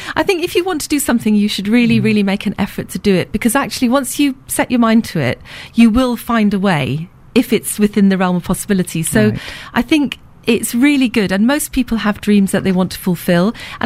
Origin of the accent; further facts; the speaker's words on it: Manchester, North West England, United Kingdom; I'm from the Peak District. I'm from Manchester, used to the rain, no problem.